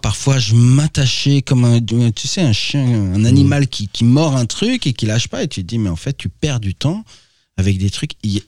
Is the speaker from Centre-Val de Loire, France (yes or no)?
no; Hauts-de-France, France